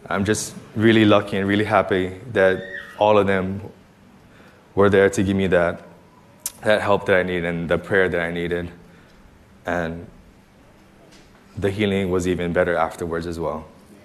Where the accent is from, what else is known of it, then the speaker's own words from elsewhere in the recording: Kaneohe, Hawaii, United States; Good morning, everybody. I come from Kaneohe, so I had to wake up early this morning and drive over here.